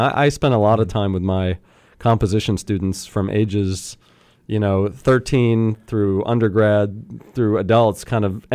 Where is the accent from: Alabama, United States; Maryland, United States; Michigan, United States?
Maryland, United States; Baltimore; So I grew up in Baltimore and was taking lessons there.